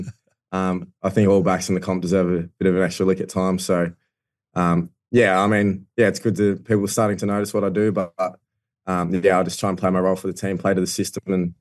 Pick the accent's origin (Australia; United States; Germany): Australia; also born or lived in England; Yeah, so I was born in England. Obviously, mum and dad over there, and they sort of went their separate ways. So mum brought me back to Australia when I was about four and a bit.